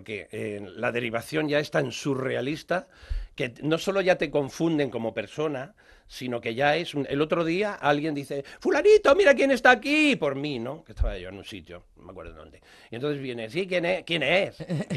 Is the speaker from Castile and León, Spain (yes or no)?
no; Brazatortas, Castilla-La Mancha, Spain; Sí, Brazatorta, mi pueblo, podría haber sido mi pueblo.